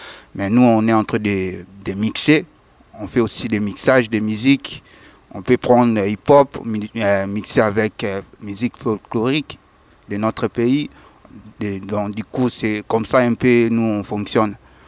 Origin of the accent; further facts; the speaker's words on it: DR Congo; nous, on vient du Congo